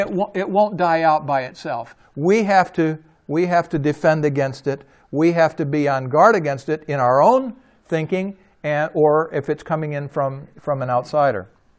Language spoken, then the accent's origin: English; the South, United States; I grew up in the South, so it was all in our.